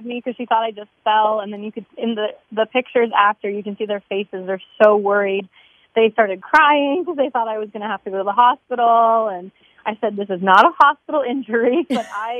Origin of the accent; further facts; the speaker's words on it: Canada; now in Overland Park, United States; I live in Overland Park. I'm Canadian. I'm from Canada. So I grew up being a Chiefs fan in Canada.